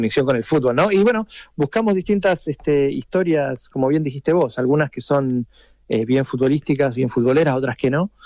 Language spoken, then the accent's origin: Spanish; Argentina; accent: Argentine; el acento me condena, soy argentino.